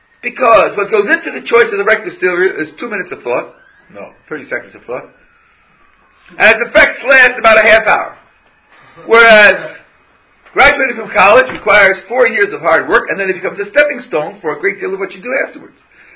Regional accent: California, United States; I'm from California. So, before I eat the apple, I think to myself, where did this apple come from?

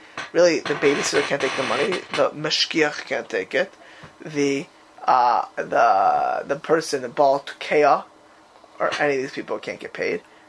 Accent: Miami Beach, Florida, United States; you know, I grew up in Miami Beach, these guys walked around with beepers all day.

